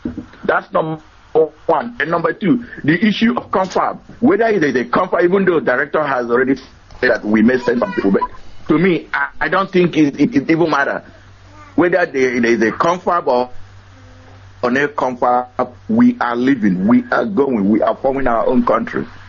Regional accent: Oguta, Imo, Nigeria; now in Houston, United States; I'm calling from Houston, but I come from Arondionyemobi in Oguta, Biafra land.

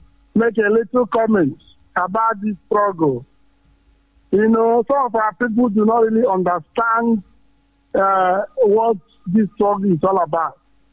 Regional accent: Biafra, Nigeria; I'm from Biafra land.

